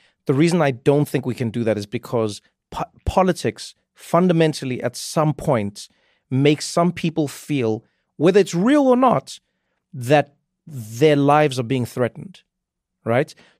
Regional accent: South Africa; But growing up in South Africa was interesting and weird for me

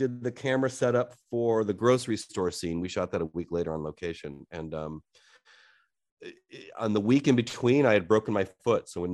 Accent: Cleveland, Ohio, United States; I grew up in Cleveland and I went to college in Boston, and that was, you know, it was a new environment.

